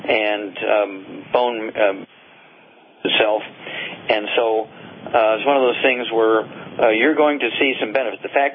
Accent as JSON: {"language": "English", "region": "Missouri", "country": "United States", "tie": "born or raised there", "said": "And Chuck, let's go to Missouri, my home state."}